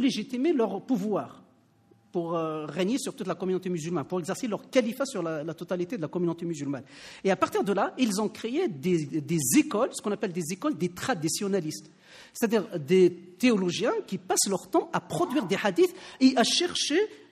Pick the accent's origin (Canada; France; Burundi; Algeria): Algeria; j'ai grandi en Algérie et j'ai grandi dans une famille musulmane.